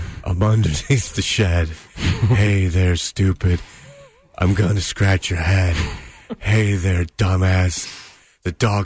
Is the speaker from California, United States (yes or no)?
no; Michigan, United States; I grew up outside of Detroit. I've never been to Flint.